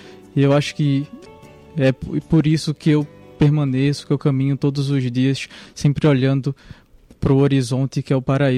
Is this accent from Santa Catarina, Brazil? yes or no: no; Recife, Pernambuco, Brazil; sou noviço salesiano, sou natural de Recife, venho da presença salesiana de Caetés.